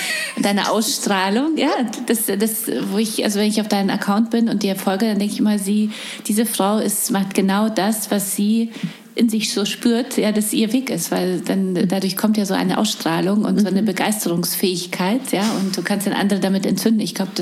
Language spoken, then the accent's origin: German; Poland; Also ich komme aus Polen.